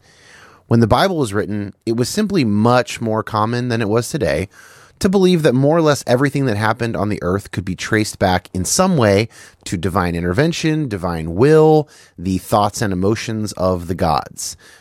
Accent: California, United States; They're from my home state.

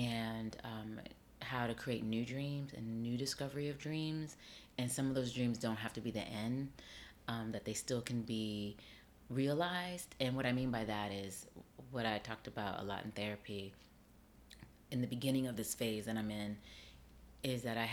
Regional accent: Las Vegas, Nevada, United States; I grew up on the West Coast. I grew up in Las Vegas.

